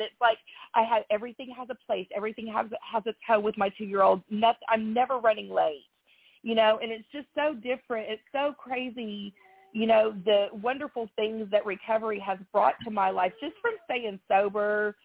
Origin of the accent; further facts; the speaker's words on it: Oklahoma, United States; I'm from Oklahoma, and so I flew my three kids out to Florida for a whole week just a few months ago.